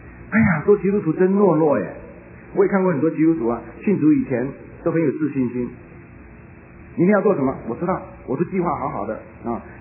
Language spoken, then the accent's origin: Chinese; China; 我们闽南人是这样讲的